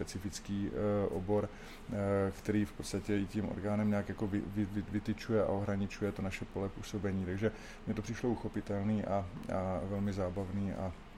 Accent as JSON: {"language": "Czech", "town": "Brno", "region": "South Moravian Region", "country": "Czechia", "tie": "born or raised there", "said": "jsem Brňák, vyrůstal jsem v Komíně a chodil jsem na základní školu Kristenova a potom Pastviny v Komíně."}